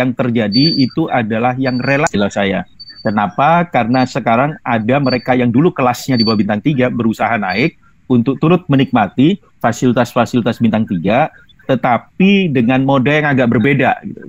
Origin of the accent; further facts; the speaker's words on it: Surabaya, East Java, Indonesia; Contoh di daerah saya di Surabaya